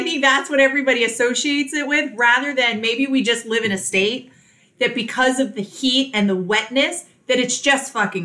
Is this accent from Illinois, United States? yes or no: no; Virginia Beach, Virginia, United States; Like, growing up in Virginia Beach, we didn't know that.